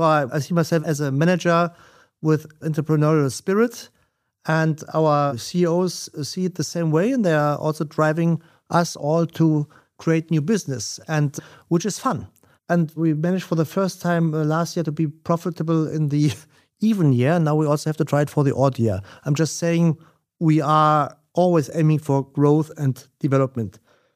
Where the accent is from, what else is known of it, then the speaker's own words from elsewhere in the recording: Rhineland-Palatinate, Germany; you and I, we are not from Hamburg. I come from the Mosel, I'm a Rhenanian, I have a celebrate carnival